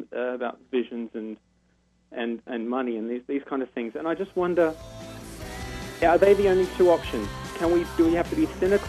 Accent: Australia; Because as an Australian, and especially in the UK, we don't do sarcasm very well

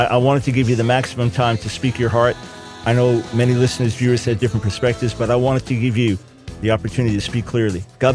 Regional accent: New York City, New York, United States; I grew up in New York City in kindergarten. My best friend in school was an African-American kid.

